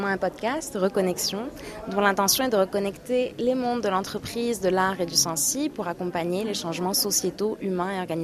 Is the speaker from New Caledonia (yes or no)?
no; Morocco; moved away as an adult; J'ai grandi au Maroc et j'ai fait le lycée Lyoté à Casablanca.